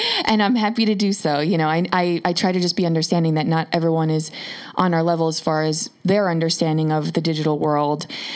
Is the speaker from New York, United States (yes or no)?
yes; Yorktown Heights, New York, United States; now in Chappaqua, United States; I do. Yes. I live in Chappaqua. I'm from Yorktown Heights. So and now I live in Chappaqua. So I'm very local.